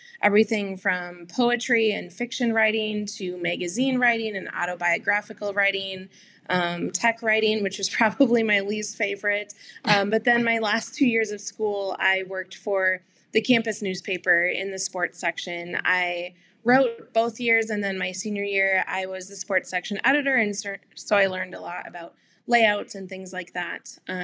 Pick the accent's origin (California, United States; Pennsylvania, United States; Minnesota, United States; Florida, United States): Minnesota, United States; for me, born and raised in Minnesota, grew up loving Minnesota sports.